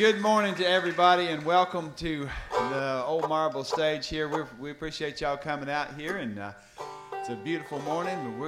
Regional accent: St. Augustine, Florida, United States; since we're from St. Augustine, we're going to sing about springtime in St. Augustine.

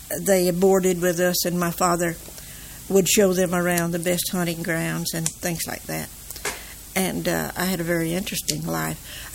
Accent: Alabama, United States; now in Jacksonville, United States; And I worked in a locker plant in Jacksonville after I moved to Jacksonville from Alabama.

